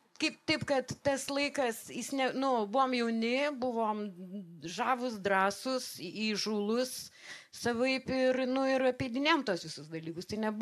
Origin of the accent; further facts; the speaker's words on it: Kaunas, Kaunas County, Lithuania; O beje, aš tai esu kaip kaunietė ir man aš niekur kitur nenorėjau grįžti. Mano Kaunas, mano miestas, mano čia širdis ir tikrai nenorėjau, niekada nenorėjau gyvent Vilniuje.